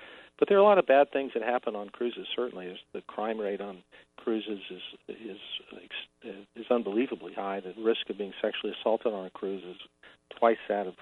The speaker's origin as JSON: {"language": "English", "town": "New Orleans", "region": "Louisiana", "country": "United States", "said": "I'm from New Orleans originally. Went to law school there"}